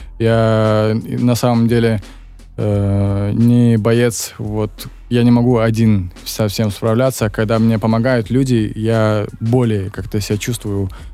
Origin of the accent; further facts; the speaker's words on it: Saratov, Saratov Oblast, Russia; Мы все ребята из Саратова собрались, работаем.